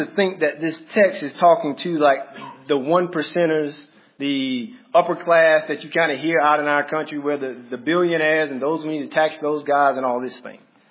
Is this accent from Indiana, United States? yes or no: no; Mississippi, United States; I came from Mississippi.